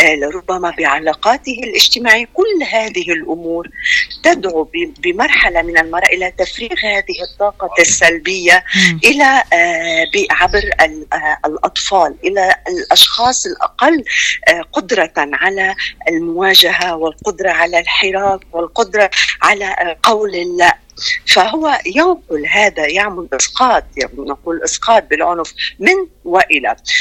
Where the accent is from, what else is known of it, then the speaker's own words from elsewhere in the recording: South Governorate, Lebanon; بدي وجه تحية من القلب، من الضاحية الجنوبية،